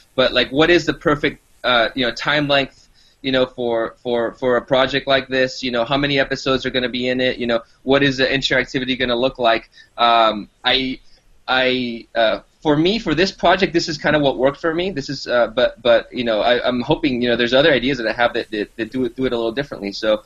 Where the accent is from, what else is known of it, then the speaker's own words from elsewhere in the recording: Lima, Peru; now in Los Angeles, United States; I'm originally from Lima, Peru, so I've been in L.A. for just about 10 years